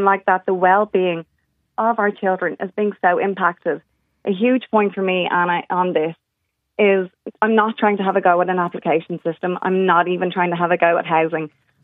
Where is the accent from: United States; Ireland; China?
Ireland; Rathfarnham, County Dublin; We're from Knockline, Rathfarnham.